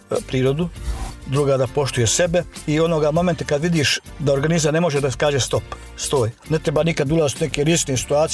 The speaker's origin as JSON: {"language": "Bosnian", "town": "Sarajevo", "region": "Federation of Bosnia and Herzegovina", "country": "Bosnia & Herzegovina", "tie": "born or raised there", "said": "Pošto sam rođen u Sarajevu, živio u Sarajevu, te planine oko Sarajeva."}